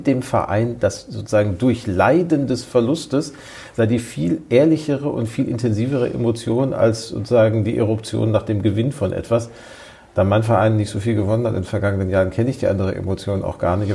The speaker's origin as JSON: {"language": "German", "town": "Gelsenkirchen", "region": "North Rhine-Westphalia", "country": "Germany", "said": "sondern ich komme aus Gelsenkirchen"}